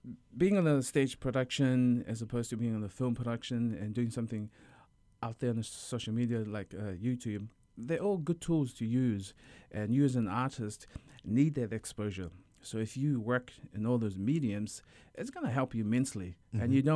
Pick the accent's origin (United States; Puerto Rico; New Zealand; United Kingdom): New Zealand; I grew up in New Zealand and I saw … perform in New Zealand doing a lot of theater stuff.